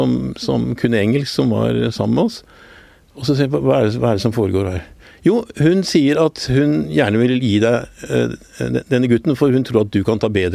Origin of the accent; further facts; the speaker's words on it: Oslo, Norway; Ja, jeg vokste opp på Skillebekk, nederst i Gabelsgate, kanskje nå heter Nedre Frogner, jeg vet ikke, men og gikk på Russløkka skole